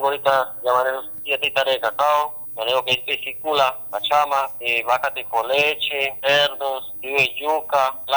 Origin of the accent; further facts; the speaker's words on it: Guaviare, Colombia; me despido aquí en mi vereda de Cerritos, municipio de Retorno, departamento del Guaviare. Mi vida de trayectoria que llevo aquí hace lo que tengo, 43 años, desde que nací aquí en el Guaviare.